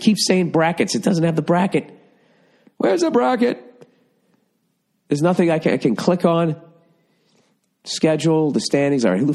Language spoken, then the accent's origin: English; United States; I'm an American.